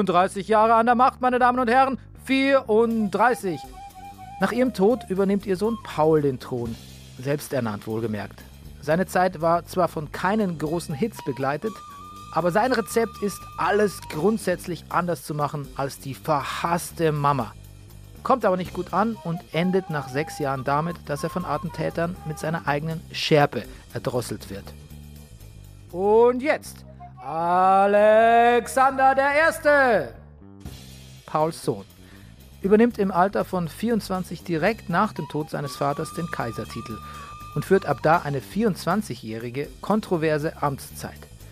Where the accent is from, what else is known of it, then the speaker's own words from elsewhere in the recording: Bavaria, Germany; now in Berlin, Germany; Da ähnelt sich meine Heimat Niederbayern auch offensichtlich der Provence, weil ich habe ähnliche Probleme bei meinen Eltern. Hier in Berlin geht's, aber wenn ich da bin, in der Heimat